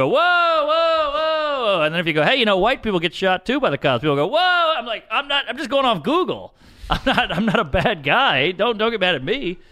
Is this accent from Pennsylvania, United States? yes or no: no; New Orleans, Louisiana, United States; I grew up in New Orleans, right outside the French Quarter